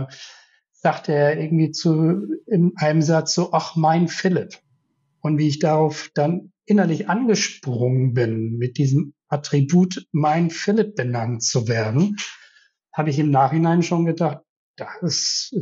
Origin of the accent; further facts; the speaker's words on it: St. Peter-Ording, Schleswig-Holstein, Germany; also born or lived in Hamburg; bin in Hamburg geboren. Wir sind dann aus Hamburg weggegangen, nach St. Peter-Ording, wo ich groß geworden bin.